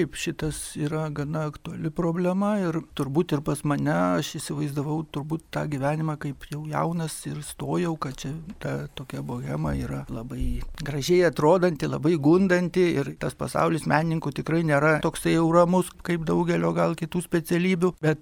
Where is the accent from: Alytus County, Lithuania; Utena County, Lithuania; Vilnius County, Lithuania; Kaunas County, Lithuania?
Kaunas County, Lithuania; Kaunas; Tai gimiau Kaune, esu toks tikras pilnas kaunietis ir nelabai daug kur ir išvykęs buvau iš Lietuvos, visą laiką beveik dirbau čia vietoje